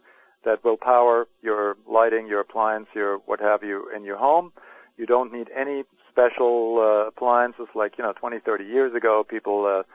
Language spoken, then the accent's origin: English; Germany; now in United States; I'm originally from Germany, and I still keep in touch with folks over there.